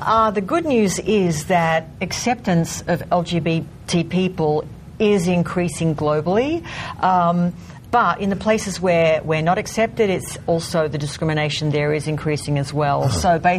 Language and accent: English; Australia; moved away as an adult; Look, I moved away from Australia about 14 years ago, and I don't know why we've swung so far to the right since I've been gone.